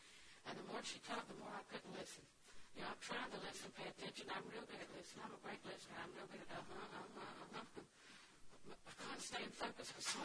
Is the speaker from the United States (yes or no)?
yes; Auburndale, Florida, United States; I was raised in Auburndale